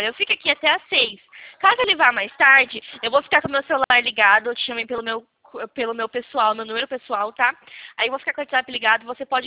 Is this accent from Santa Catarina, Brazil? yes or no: no; São Paulo, Brazil; eu também sou de São Paulo.